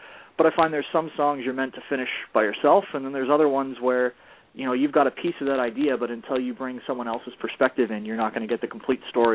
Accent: Canada; I'm a Canadian country boy.

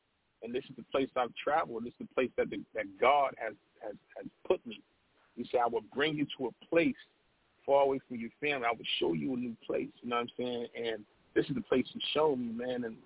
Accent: New York, United States; now in Seattle, United States; and I'm from New York

